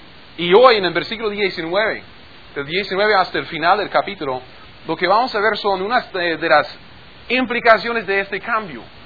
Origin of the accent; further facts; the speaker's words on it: United States; born there; Spanish is a second language; siempre seguiría siendo advenedizo, porque soy natural de otro lugar, porque nací en Gringolandia.